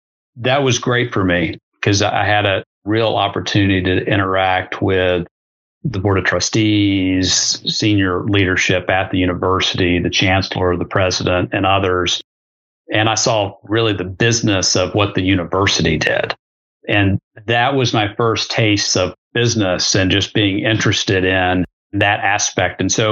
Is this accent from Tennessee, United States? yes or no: yes; Tennessee, United States; I'm originally from Tennessee, grew up the first part of my childhood in a small town in West Tennessee